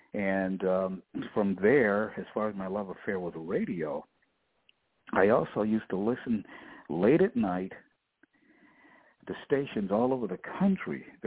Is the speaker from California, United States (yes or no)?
no; Cleveland, Ohio, United States; And ironically, growing up in Cleveland, my family knew radio personalities